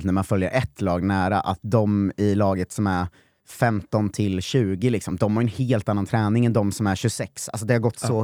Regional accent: Norrköping, Östergötland, Sweden; och jag är från Norrköping

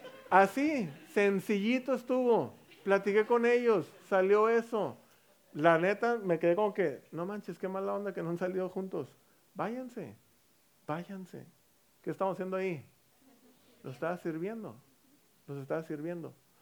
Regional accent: Mexico; como mexicanos, olvidarnos de dónde veníamos

